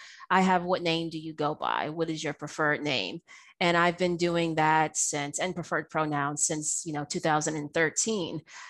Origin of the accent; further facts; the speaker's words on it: the South, United States; the fact that I'm Black and I'm from the South and I love barbecue